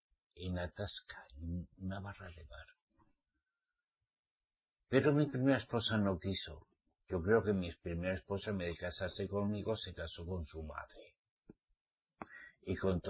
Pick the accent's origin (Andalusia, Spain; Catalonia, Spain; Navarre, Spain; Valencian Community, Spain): Navarre, Spain; Mi tierra es muy linda, muy bonita. Yo soy de Navarra, ¿saben? País Vasco. ¿Mm? Para mí es País Vasco, porque yo soy vasco.